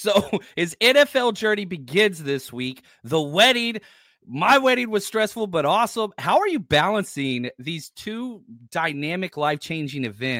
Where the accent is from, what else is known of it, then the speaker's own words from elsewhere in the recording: Texas, United States; I'm from Texas. So like I'm a Southern guy that lives in the Bay Area.